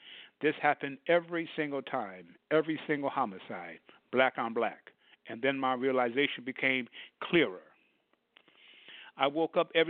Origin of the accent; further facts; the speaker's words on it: Brooklyn, New York, United States; Here I am, a young African American born and raised in Brooklyn, New York, wanting to be a cop. I watched and lived through the crime that took place in the hood.